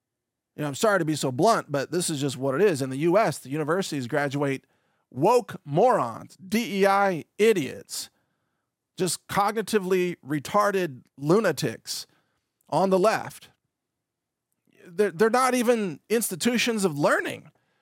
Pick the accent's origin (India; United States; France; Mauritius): United States; Midwest; I grew up in the Midwest, and I had scholarships in my own state, and that's where I went to school.